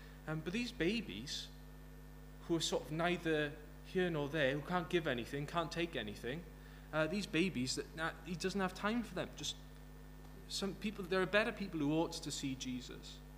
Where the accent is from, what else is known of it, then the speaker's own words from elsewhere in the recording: Maesycwmmer, Wales, United Kingdom; now in Cardiff, United Kingdom; What else do you need to know about me? I'm from Maesicumber in the valleys, the Rhymney Valley, but regrettably I have to live and work in Cardiff now.